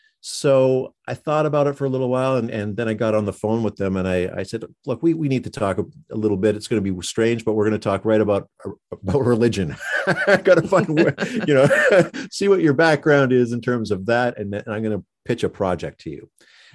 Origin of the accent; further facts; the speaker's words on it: Winnipeg, Manitoba, Canada; Winnipeg, Manitoba, Canada, which is my hometown, surprisingly. You know, I hadn't been there for a while